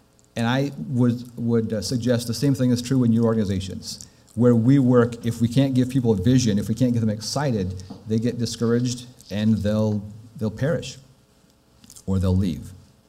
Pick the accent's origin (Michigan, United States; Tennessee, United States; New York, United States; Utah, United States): Michigan, United States; I grew up in Michigan